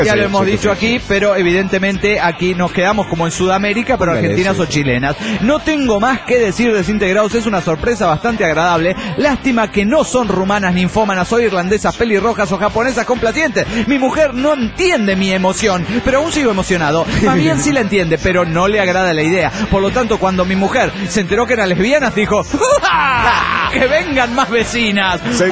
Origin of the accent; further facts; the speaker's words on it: Guatemala; de Guatemala.